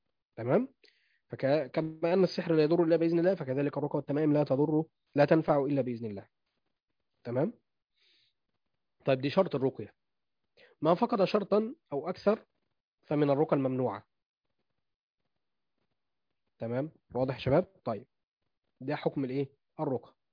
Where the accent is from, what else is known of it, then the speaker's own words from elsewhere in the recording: Egypt; يعني العين الزرقاء دي منتشره عندنا في مصر كتير جدا